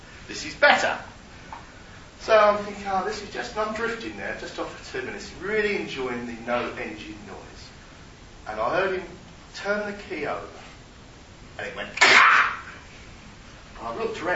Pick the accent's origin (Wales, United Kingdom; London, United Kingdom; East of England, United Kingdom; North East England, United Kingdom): East of England, United Kingdom; Canvey Island; I love a boat ride. I'm from Canby Island.